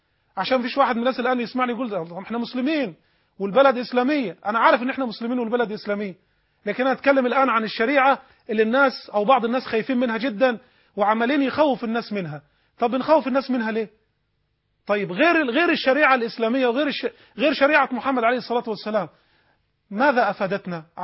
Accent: Egypt; عندنا في مصر

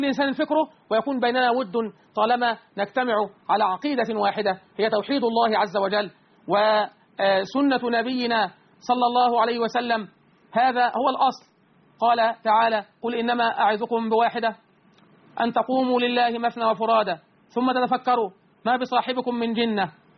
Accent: Egypt; بلدنا مصر

